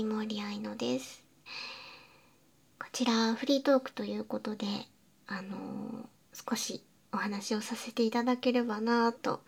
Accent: Osaka, Japan; 私、関西の大阪の方の出身なんで、京都弁とはちょっと違う感じになるんですけど

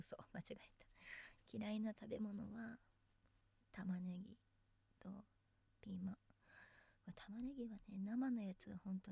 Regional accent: Kanagawa, Japan; 出身地は神奈川県です。いっぱい自然がたくさんあっていいとこだよ。

